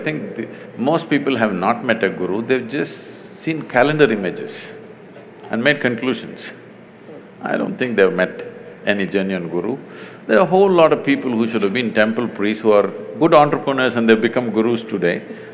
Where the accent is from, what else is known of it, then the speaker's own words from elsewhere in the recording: South India, India; You know, I'm a mystic from South India.